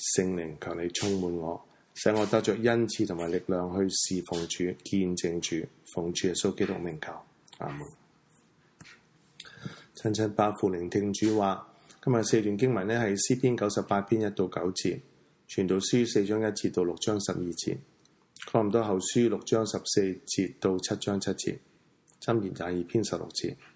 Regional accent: Hong Kong; 我们作为香港人在这个患难中

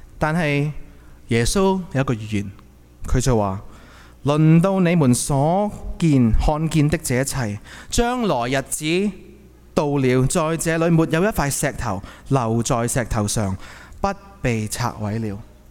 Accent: Hong Kong; 我哋睇到身為香港人，可能睇到當時日軍去攻陷香港

